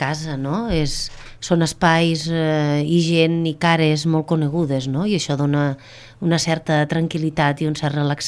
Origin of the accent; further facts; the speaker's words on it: Catalonia, Spain; la comarca del Priorat ha sigut una comarca que sempre la gent que som del Priorat hem reivindicat